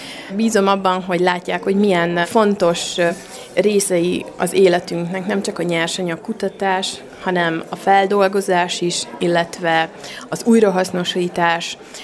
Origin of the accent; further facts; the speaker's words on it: Miskolc, Borsod-Abaúj-Zemplén, Hungary; Én gyerekként itt laktam Komlóstetőn, és most a saját családommal is itt lakom